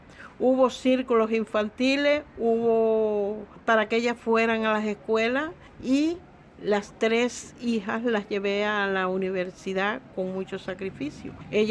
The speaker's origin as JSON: {"language": "Spanish", "town": "Banes", "region": "Holguín", "country": "Cuba", "said": "de donde yo soy, de la provincia de Holguín, del municipio Bane."}